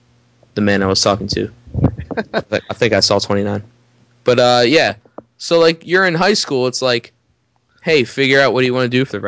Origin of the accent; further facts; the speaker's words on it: New Jersey, United States; now in Pennsylvania, United States; I live in Pennsylvania, but I was born and raised in Jersey.